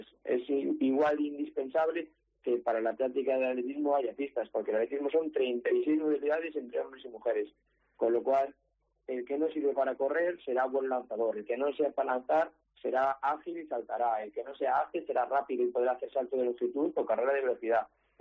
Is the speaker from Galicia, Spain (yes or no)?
yes; Viveiro, Galicia, Spain; haciendo referencia a mi pueblo, pues porque a mí me gusta. Yo, para mí, es el mejor sitio del mundo.